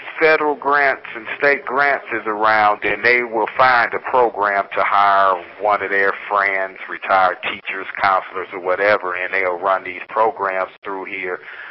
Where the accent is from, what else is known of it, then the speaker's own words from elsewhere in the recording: Cleveland, Ohio, United States; I'm from Cleveland, Ohio. I've been in prison since 1989.